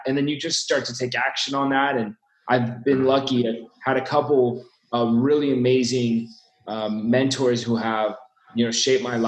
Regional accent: California, United States; I mean, I grew up in California and I went to school at UCSB.

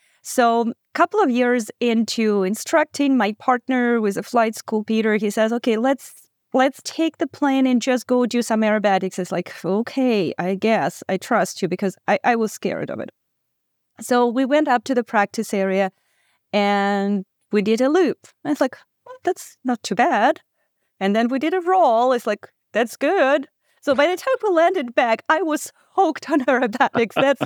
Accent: Bakhmut, Donetsk Oblast, Ukraine; now in Canada; I was born and raised in Bakhmut in Ukraine, the city that unfortunately doesn't exist anymore.

